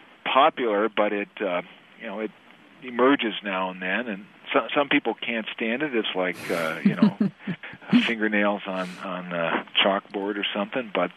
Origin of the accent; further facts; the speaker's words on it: Rice Lake, Wisconsin, United States; like my hometown up in Rice Lake in Barron County.